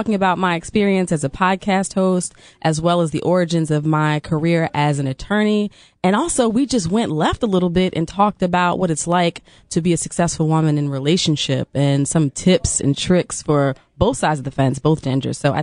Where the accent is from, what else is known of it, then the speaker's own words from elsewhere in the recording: Tinton Falls, New Jersey, United States; Monmouth County, Central Jersey, literally in the crease in the state. Grew up near the Jersey Shore in a small town called Tinton Falls, exit 109 on the Parkway.